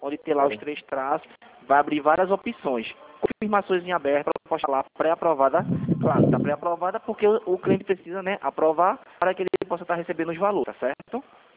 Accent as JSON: {"language": "Portuguese", "town": "Recife", "region": "Pernambuco", "country": "Brazil", "said": "Não, eu sou daqui do Recife, né?"}